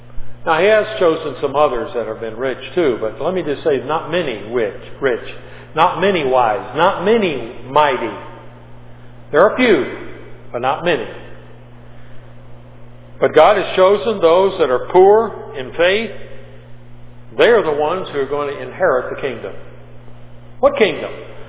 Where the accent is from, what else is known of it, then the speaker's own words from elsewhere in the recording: Texas, United States; I mean, I'm from Texas, and I got to keep my mouth shut. Because you know when you see a Texan's mouth's moving